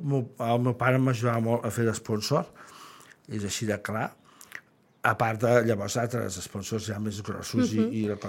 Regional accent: Terrassa, Catalonia, Spain; perquè jo soc fill de Terrassa també

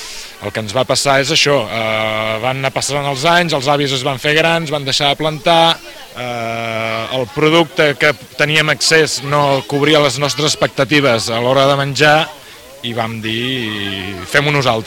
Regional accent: Vilanova i la Geltrú, Catalonia, Spain; Som de Vilanova i la Geltrú, d'aquí al costat.

